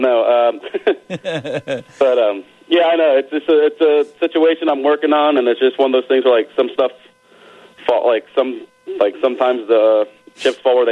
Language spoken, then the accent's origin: English; Connecticut, United States; I lived in Connecticut. I was born in Connecticut when I was a kid.